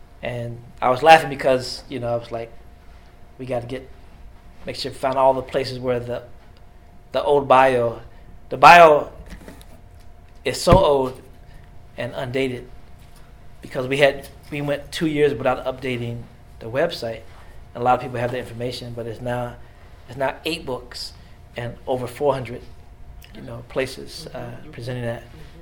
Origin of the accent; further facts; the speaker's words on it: Danville, Kentucky, United States; I had my most recent play was staged again 2 months ago in my hometown of Danville at the Frank X. Walker Literary Festival.